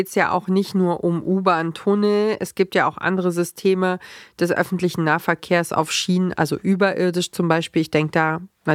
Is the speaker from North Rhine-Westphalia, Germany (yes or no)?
no; Berlin, Germany; Ich bin ja in Berlin aufgewachsen